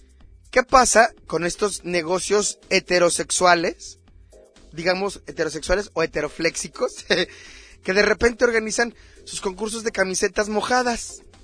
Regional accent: Mexico; nosotros somos mexicanos

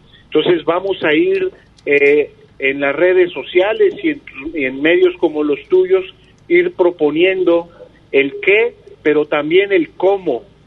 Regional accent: Rosa Morada, Nayarit, Mexico; nosotros los de la zona norte, porque yo soy de Rosa Morada

